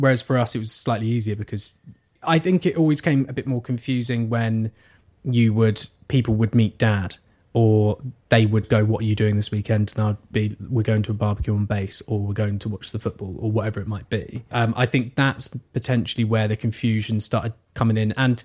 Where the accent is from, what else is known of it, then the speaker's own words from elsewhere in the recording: East of England, United Kingdom; myself to not speak in this kind of weird amalgamation of Essex and East Anglia, because once you, when you're growing up in Suffolk, you have an overspill of London